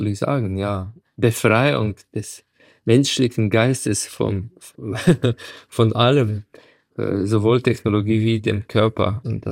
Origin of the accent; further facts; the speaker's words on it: Ptuj, Drava, Slovenia; Diese Frau stammt aus der gleichen Stadt, wo ich herkomme, aus Ptuj, Betau, aus der slowenischen Südsteiermark.